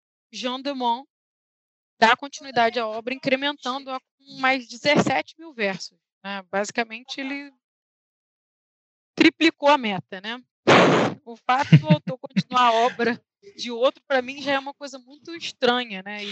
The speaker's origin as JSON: {"language": "Portuguese", "region": "Rio de Janeiro", "country": "Brazil", "said": "Eu sou carioca, né? dá para perceber, mas enfim."}